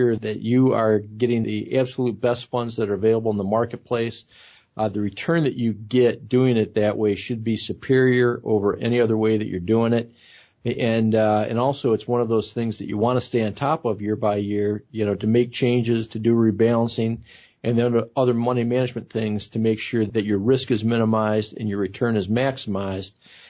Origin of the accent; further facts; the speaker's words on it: Oregon, United States; I automatically take calls from everyone from Oregon. So that's my hometown. So it's my, you know, my area.